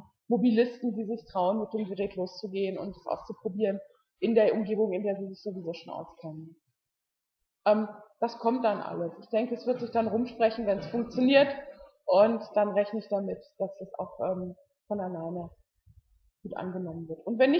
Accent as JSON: {"language": "German", "town": "Hanover", "region": "Lower Saxony", "country": "Germany", "said": "also ich bin nicht aus Marburg, ich bin aus Hannover."}